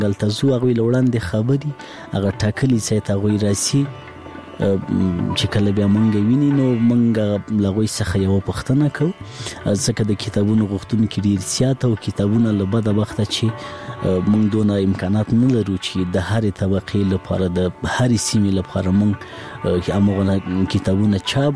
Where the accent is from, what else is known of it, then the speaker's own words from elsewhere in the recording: Laghman, Afghanistan; زه په لغمان کې پیدا سویم په لغمان کې رلوی سویم خوانسی می په لغمان کې لوسته